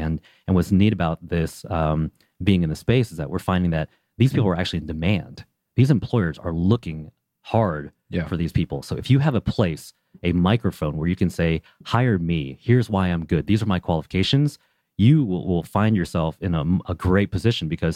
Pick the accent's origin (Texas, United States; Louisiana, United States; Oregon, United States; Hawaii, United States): Oregon, United States; also born or lived in Los Angeles; now in Atlanta, United States; Yeah, so I'm actually from the West Coast. I grew up in Oregon, spent time in LA. But I started my last company in Los Angeles and moved it to Atlanta.